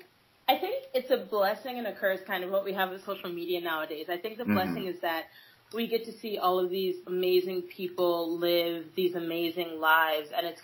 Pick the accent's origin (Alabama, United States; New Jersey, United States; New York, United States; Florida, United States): New York, United States; Brooklyn; I'm originally from Brooklyn, but when I was in middle school, my family, my immediate family and I, we moved upstate to a really, really, really small town in the middle of nowhere